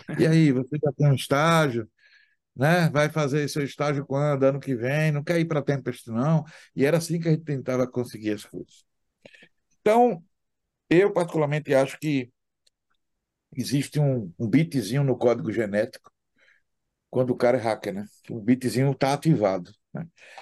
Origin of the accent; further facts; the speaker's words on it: Aracaju, Sergipe, Brazil; moved away as an adult; eu sou de Aracaju, Sergipe, né? A pouca gente sabe, mas eu sou de Aracaju, ninguém é perfeito, né?